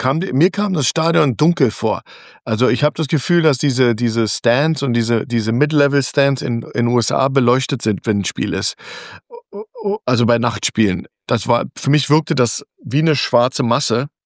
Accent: Berlin, Germany; Also als Berliner muss man sagen

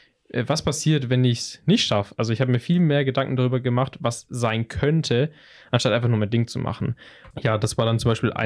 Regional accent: Pleidelsheim, Baden-Württemberg, Germany; Also bei mir aus dem Ort, wo ich herkomme, aus Pleidelsheim

